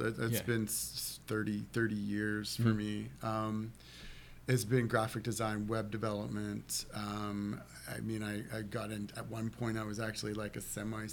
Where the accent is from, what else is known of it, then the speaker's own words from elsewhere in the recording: Altoona, Pennsylvania, United States; Honestly, so I grew up in Altoona, Pennsylvania.